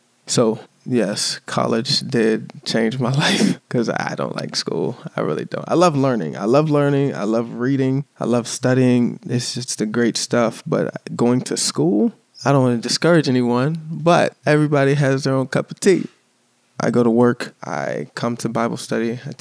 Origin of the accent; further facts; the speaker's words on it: Chesapeake, Virginia, United States; born there; My birthday is October 6th, 1988. I was born in Chesapeake, Virginia.